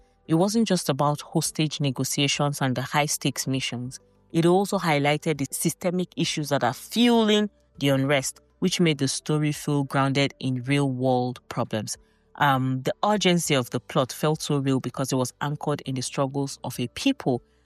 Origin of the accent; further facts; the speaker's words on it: Nigeria; it is sad for those of us who are here and have to live through the fear of being Nigerian